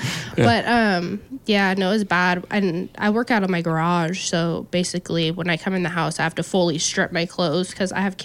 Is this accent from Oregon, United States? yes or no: yes; Forest Grove, Oregon, United States; moved away; because I grew up in the Forest Grove area, so the clear cuts and stuff were a lot smaller. I moved down here, a lot bigger country